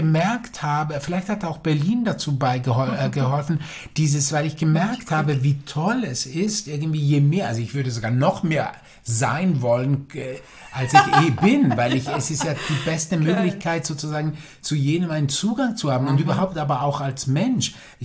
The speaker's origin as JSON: {"language": "German", "country": "Switzerland", "tie": "born or raised there", "lives_now": "Germany", "said": "ich bin selber als Italiener in der Schweiz aufgewachsen, jetzt in Deutschland, lebend"}